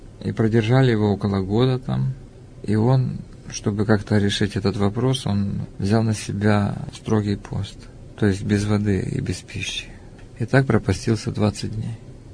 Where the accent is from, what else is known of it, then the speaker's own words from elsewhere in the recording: Krasnodar Krai, Russia; born there; Я родился на Кубани. Ну, мама моя была с Западной Украины.